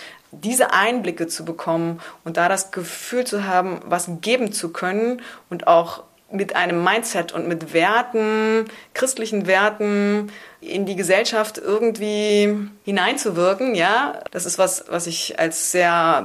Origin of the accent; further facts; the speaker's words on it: East Germany, Germany; Ich bin in der DDR aufgewachsen, die ja christlich nicht so sehr verbunden war.